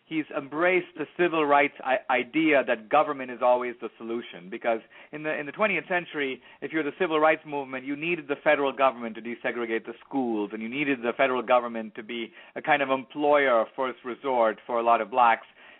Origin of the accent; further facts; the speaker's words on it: Mumbai, Maharashtra, India; moved away; I'm a native of India. I grew up in Bombay.